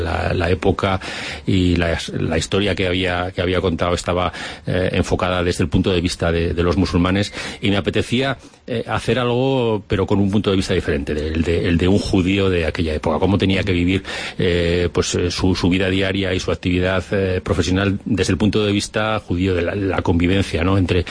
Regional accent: Tudela, Navarre, Spain; el 1200 aniversario de la fundación de mi ciudad natal, de Tudela

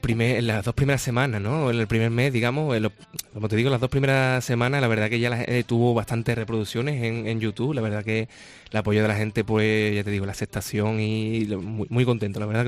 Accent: Seville, Andalusia, Spain; yo soy de aquí de Sevilla

